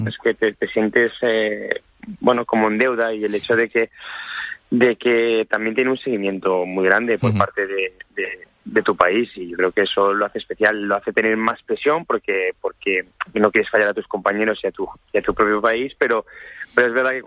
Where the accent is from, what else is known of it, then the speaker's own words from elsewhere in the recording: Spain; yo creo que es un tema también de cómo somos los españoles, de competitivos, vaya.